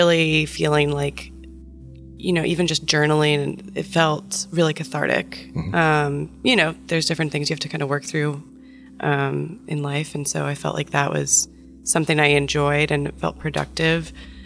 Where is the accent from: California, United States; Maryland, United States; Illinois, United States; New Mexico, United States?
New Mexico, United States; moved away as an adult; also born or lived in Colorado; So yeah, I'm from New Mexico, and I kind of grew up outside of the city. I changed states when I was 18 in college. I went to Colorado